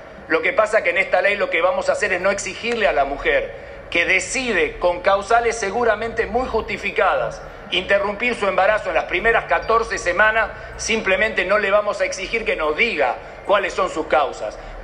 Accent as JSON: {"language": "Spanish", "region": "Tucumán", "country": "Argentina", "said": "Hablo también como tucumano, conocedor claro de la fe de mi pueblo con sus religiones"}